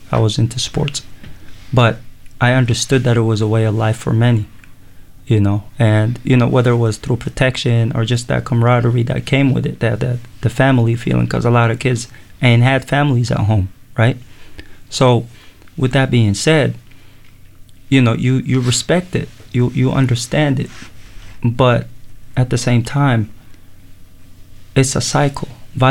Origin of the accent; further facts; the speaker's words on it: Seattle, Washington, United States; I grew up in Seattle. I grew up in White Center in Seattle. It was an impoverished neighborhood.